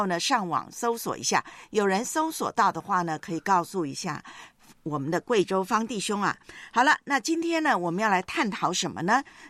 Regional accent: Taiwan; 在我的老家啊，就是我的故乡台湾那边的，我那个城市啊

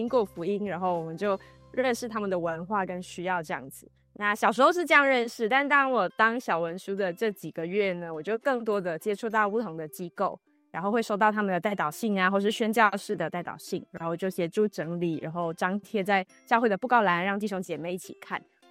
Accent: Malaysia; 那我其实是在马来西亚长大的嘛，然后我们的教会是在马来西亚的第一个有差传事工的教会

